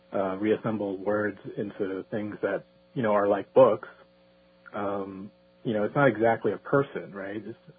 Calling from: New Jersey, United States; Good evening. Hey, how you doing? … from New Jersey.

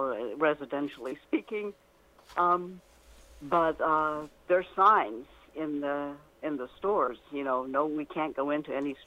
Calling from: New York, United States; I'm in New York State. I'm in the burbs.

